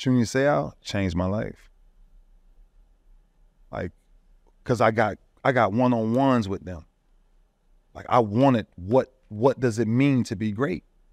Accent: Miami, Florida, United States; I'm from Miami, so our mentality is different.

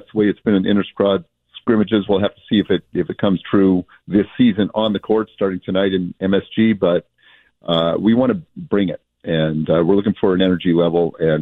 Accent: Boston, Massachusetts, United States; I'm born and raised in Boston.

